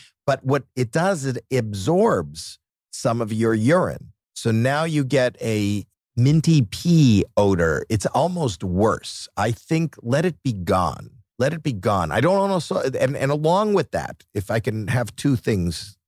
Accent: Canada; Not true. I'm from Canada.

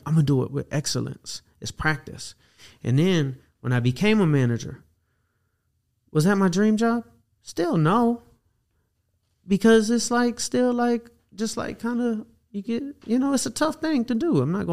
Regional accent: Atlanta, Georgia, United States; Atlanta, Georgia, man. I grew up in Atlanta. My dad was a blues musician.

